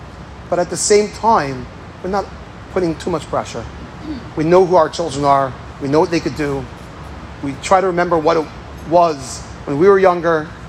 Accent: London, United Kingdom; These are not just nice manners because we grew up in London and this is things we do.

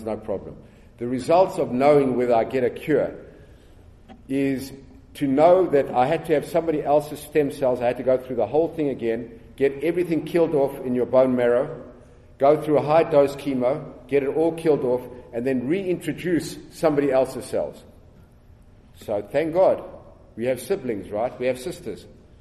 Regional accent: Texas, United States; And I'm from Texas, and I've got non-Hodgkin's lymphoma.

